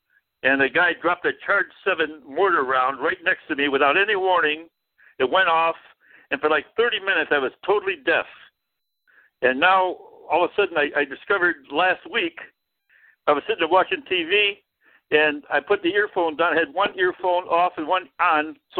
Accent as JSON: {"language": "English", "town": "Beloit", "region": "Wisconsin", "country": "United States", "tie": "born or raised there", "said": "Black history was a big, big deal in 1968 in my hometown of Beloit, Wisconsin."}